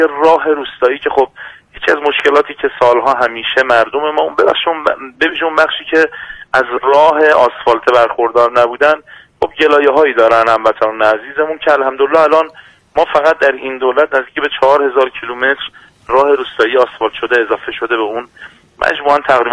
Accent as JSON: {"language": "Persian", "town": "Khansar", "region": "Isfahan", "country": "Iran", "said": "بنده اصالتاً اهل خانسار."}